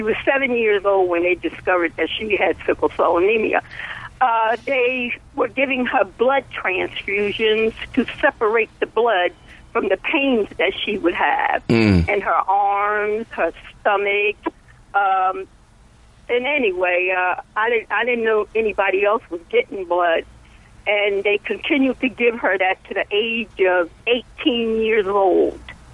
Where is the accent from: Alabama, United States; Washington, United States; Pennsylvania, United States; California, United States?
Pennsylvania, United States; Sharon Hill; No, I'm from Sharon Hill.